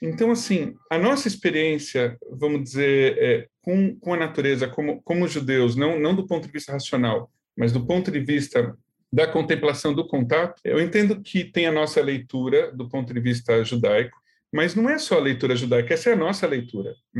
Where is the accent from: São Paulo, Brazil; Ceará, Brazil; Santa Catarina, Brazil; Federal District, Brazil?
São Paulo, Brazil; aqui eu sou rabino, eu sou muito brasileiro, sou muito paulistano também